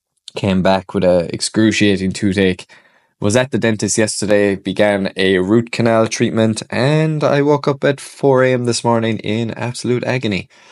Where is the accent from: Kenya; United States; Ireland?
Ireland; Definitely one I can attest to here, being Irish and expressing emotions.